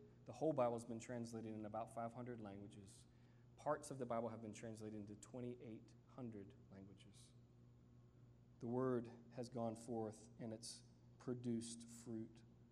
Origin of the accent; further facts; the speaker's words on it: United States; born there; You know, I was born in 1983 in America.